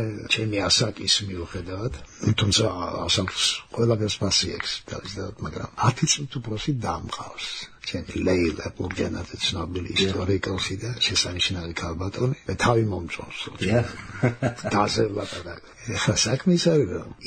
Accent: Tbilisi, Georgia; სადაც დავიბადე და გავიზარდე თბილისში

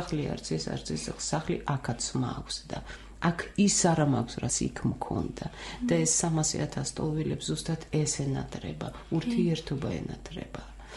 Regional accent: Sukhumi, Abkhazia, Georgia; ჩვენ ყველასთვის, ვინც სოხუმში ვიზრდებოდით და ვიზრდებოდით ერთად

